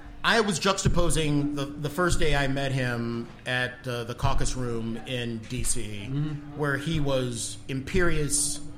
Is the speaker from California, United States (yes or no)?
no; Prince George's County, Maryland, United States; Okay, yes, I'm from Prince George's County, but I'm probably not going to beat you up.